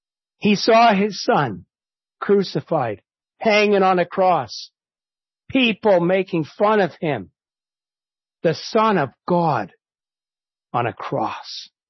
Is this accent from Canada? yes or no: yes; Ottawa, Ontario, Canada; When I was a boy growing up in Ottawa